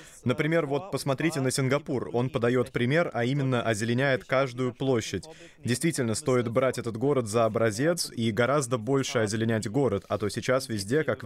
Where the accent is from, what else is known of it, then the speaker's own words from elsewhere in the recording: Netherlands; Я из Нидерландов.